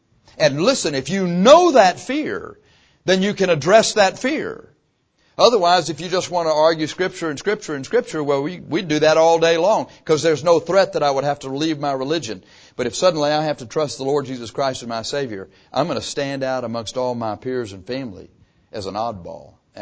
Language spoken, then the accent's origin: English; Texas, United States; We were raised here in South Texas, and probably the predominant religion down here is Catholicism, wouldn't you think? And that's what I was raised.